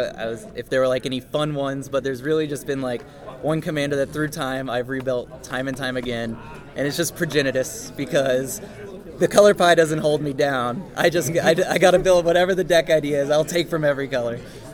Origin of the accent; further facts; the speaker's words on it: Austin, Texas, United States; I'm from Austin, Texas.